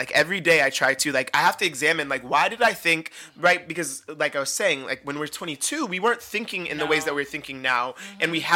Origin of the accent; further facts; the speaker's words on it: Vacaville, California, United States; also born or lived in Fairfield; I grew up in Vacaville, Travis Air Force Base, and Fairfield, all around